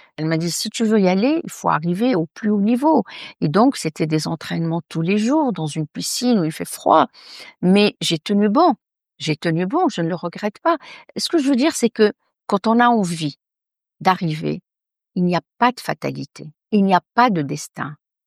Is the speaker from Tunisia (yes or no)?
yes; Tunisia; born there; C'est le rapport de mon pays natal, c'est le rapport que j'ai avec un pays qui est ouvert, un carrefour de la Méditerranée.